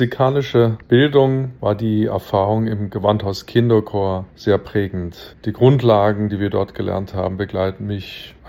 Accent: Leipzig, Saxony, Germany; Ich bin damit in Leipzig ja auch aufgewachsen.

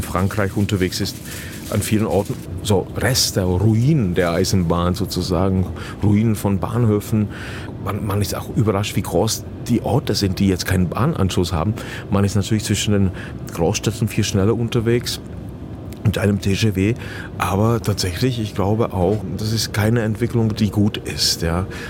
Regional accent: Lomnice nad Popelkou, Liberec Region, Czechia; wie meine Kleinstadt im böhmischen Paradies in Tschechien, wo ich herkomme. 1906 Lomnice nad Popelkou, so heißt der Ort

